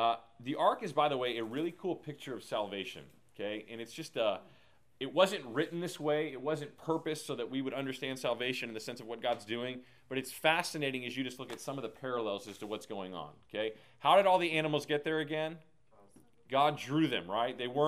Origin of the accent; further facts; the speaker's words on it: Texas, United States; Like, I'm from Texas. We have thunderstorms there.